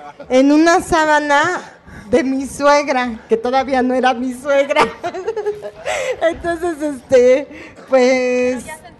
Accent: Tacuba, Mexico City, Mexico; nosotros somos del barrio de la Huichapan, somos de Tacuba.

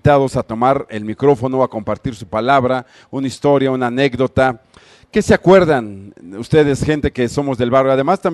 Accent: Mexico City, Mexico; Y yo soy de la Morelos, entonces era maravilloso

